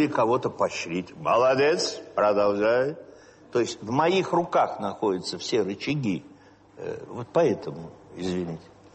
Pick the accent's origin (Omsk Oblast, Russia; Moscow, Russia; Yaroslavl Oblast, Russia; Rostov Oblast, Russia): Yaroslavl Oblast, Russia; Yaroslavl; born there; moved away; Потому что я там родился. Как меня можно лишить родины-то? Я родился в Ярославле.